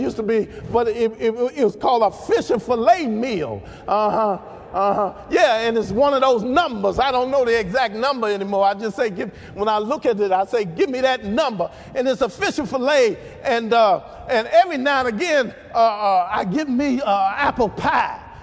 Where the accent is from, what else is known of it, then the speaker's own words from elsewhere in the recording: Washington, District of Columbia, United States; Now, I'm not from the South. I'm from D.C.